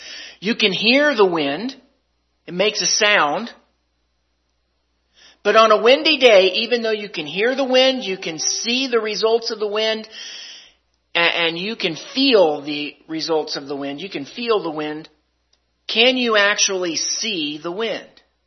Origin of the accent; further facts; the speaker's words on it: Kansas, United States; Now, I'm from Kansas, so that's a dumb question to ask me.